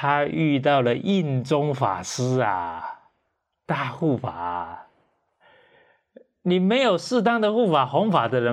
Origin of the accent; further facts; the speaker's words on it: Taiwan; 我在台湾土生土长啊，